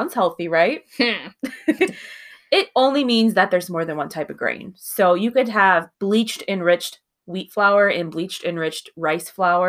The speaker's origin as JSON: {"language": "English", "region": "Minnesota", "country": "United States", "accent": "Minnesotan", "said": "You see, with my somewhat Minnesotan accent, it comes off as soda."}